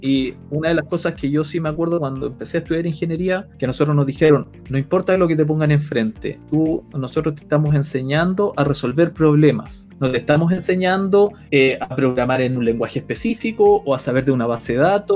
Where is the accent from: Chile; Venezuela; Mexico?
Chile; En ese tiempo éramos puros chilenos, hoy día hay más extranjeros. Es raro que te conteste un chileno en uno de esos